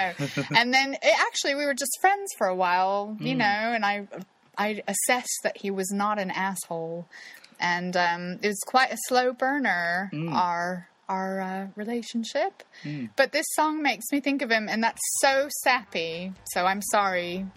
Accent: Kansas City, Missouri, United States; Oh my God, I'm from Kansas City.

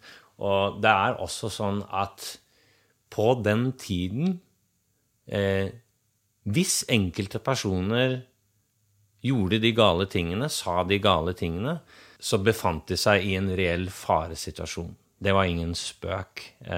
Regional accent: Norway; Swedish is a second language; Jag sa som norrmän, så tänker vi ju på svensker som otroligt mycket mer kulturellt avancerade än oss själva.

